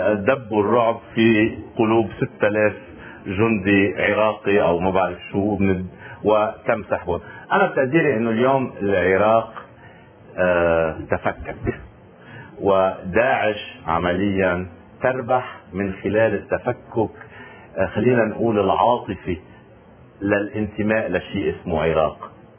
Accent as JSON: {"language": "Arabic", "country": "Lebanon", "said": "يعني كوننا نحن لبنانيين وكونه بالآخر عنا ذاكرة حربية"}